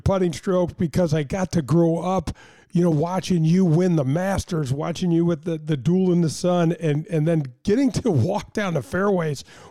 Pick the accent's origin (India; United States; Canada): United States; Midwest; I struggled with that Kikuyu grass too, being a Midwestern guy.